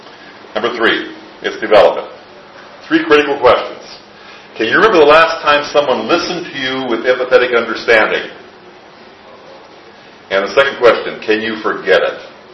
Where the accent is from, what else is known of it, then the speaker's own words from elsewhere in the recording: South Dakota, United States; I grew up in the Midwest on a farm. We didn't have running water or electricity until I started school.